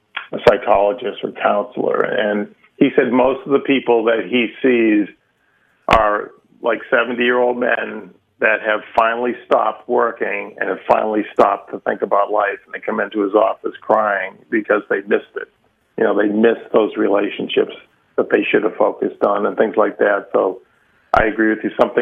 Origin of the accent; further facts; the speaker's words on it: Lynn, Massachusetts, United States; So I grew up in Lynn, which is kind of a poor blue-collar town north of Boston, and the schools weren't great.